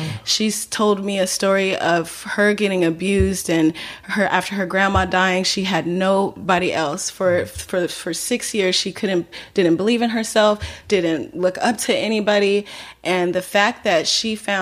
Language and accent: English; Louisiana, United States; And the fact that … from Louisiana.